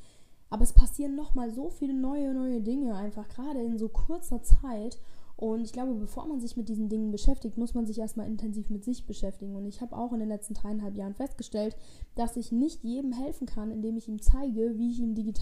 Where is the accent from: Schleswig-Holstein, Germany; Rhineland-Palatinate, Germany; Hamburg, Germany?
Rhineland-Palatinate, Germany; Koblenz; Du kommst aus Koblenz? Und sie so, ja, ich komme aus Koblenz. Ich war so, okay, ich auch.